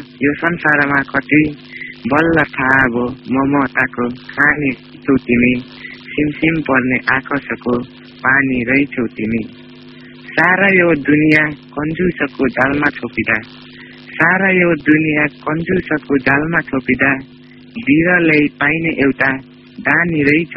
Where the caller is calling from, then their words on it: Saljandi, Lumbini Province, Nepal; सालजन्डीबाट